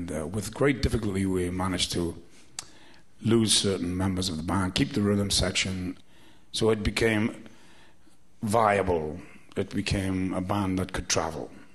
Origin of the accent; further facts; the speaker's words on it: Newcastle, North East England, United Kingdom; now in Los Angeles, United States; Growing up in Newcastle had made me asthmatic, and when I got to the dry West Coast weather, I was like, wow, I can breathe.